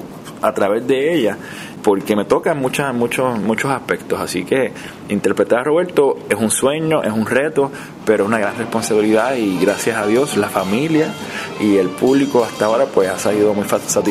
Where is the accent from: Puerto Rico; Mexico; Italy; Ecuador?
Puerto Rico; lo que yo disfruto ahora como puertorriqueño, se lo debo a mis padres, a mis abuelos